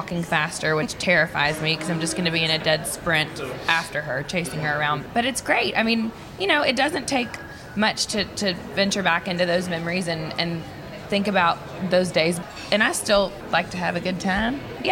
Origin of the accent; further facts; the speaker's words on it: Nashville, Tennessee, United States; I grew up in Nashville in a very musical city